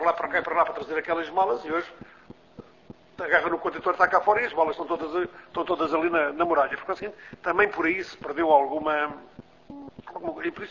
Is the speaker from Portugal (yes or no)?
yes; Portugal; como português, também me preocupa, porque. E como português que trabalha por conta de outra